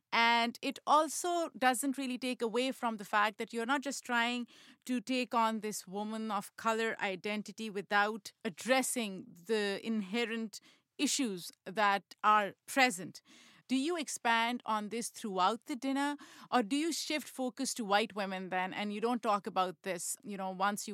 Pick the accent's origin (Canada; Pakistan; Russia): Pakistan; I grew up in Pakistan, and it's pretty normal country.